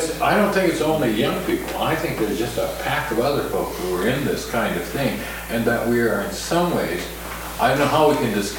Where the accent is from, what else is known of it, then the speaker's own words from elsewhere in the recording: Canada; I speak not as an American, but as a Canadian.